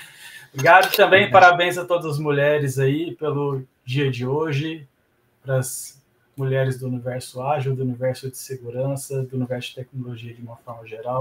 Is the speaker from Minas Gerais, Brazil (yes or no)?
yes; Santa Rita do Sapucaí, Minas Gerais, Brazil; eu sou mineiro, natural de Santa Rita do Sapucaí, no sul de Minas Gerais. Para quem conhece ou para quem tem uma vaga ideia, está ali entre Pouso Alegre e Itajubá.